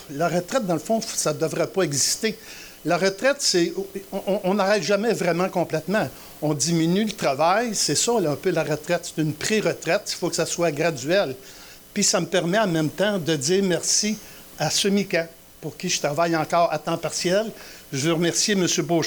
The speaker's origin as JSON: {"language": "French", "town": "Saint-Liboire", "region": "Quebec", "country": "Canada", "tie": "born or raised there", "said": "on peut dire qu'il y a une semence que j'ai germée quand j'ai grandi à Saint-Liboire."}